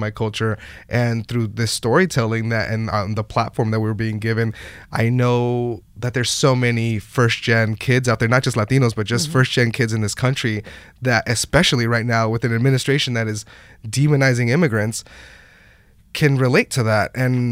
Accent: Bakersfield, California, United States; And I grew up in Bakersfield, which is a desert city outside

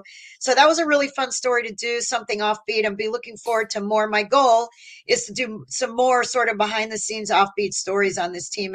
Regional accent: United States; thank God, even though I am Cuban, I'm Cuban American, but I don't drink coffee.

